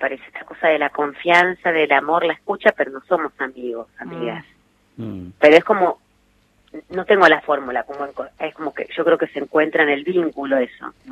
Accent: Bahía Blanca, Buenos Aires Province, Argentina; Nací en Bahía Blanca, viví ahí estos 5 años, tengo recuerdo de mis abuelos

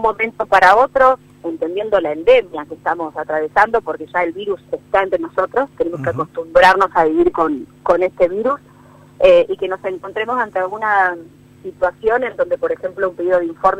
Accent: Rosario, Santa Fe, Argentina; sentirnos representados como rosarinos

